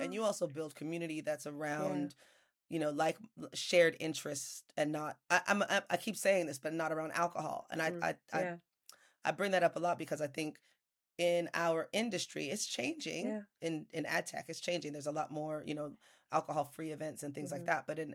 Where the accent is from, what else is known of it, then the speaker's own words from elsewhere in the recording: California, United States; I mean, I'm from California. I've always roller skated down by the beach.